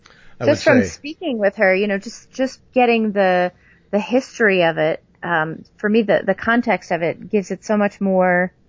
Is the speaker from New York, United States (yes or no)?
yes; New York, United States; I'm from New York, so what can I say?